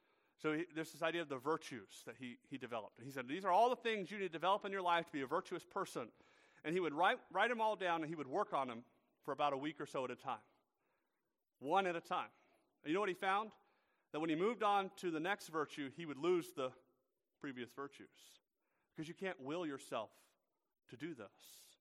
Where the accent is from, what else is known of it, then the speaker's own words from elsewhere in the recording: Georgia, United States; I do know growing up in Georgia, we had a peach tree because it's Georgia